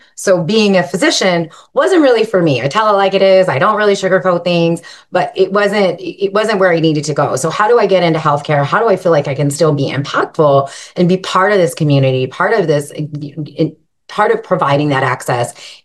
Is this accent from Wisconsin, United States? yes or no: no; California, United States; So I grew up in Southern California.